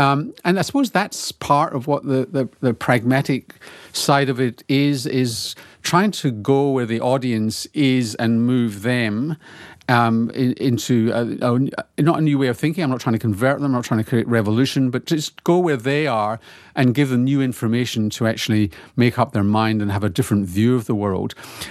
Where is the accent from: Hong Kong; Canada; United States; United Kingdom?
United Kingdom; Glasgow, Scotland; So I grew up in Glasgow, which is has some of the greatest disparities in any city in Western Europe.